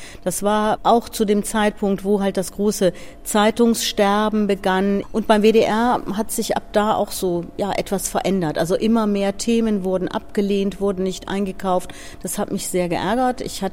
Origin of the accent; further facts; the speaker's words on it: Netherlands; moved away as an adult; Ich bin Deutsche, bin aber aufgewachsen in den Niederlanden. Ich habe einen deutschen Vater und eine niederländische Mutter.